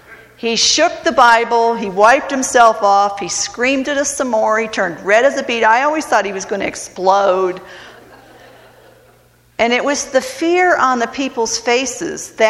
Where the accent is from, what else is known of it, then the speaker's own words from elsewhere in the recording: Cleveland, Ohio, United States; I grew up in the United Church of Christ in Cleveland, Ohio.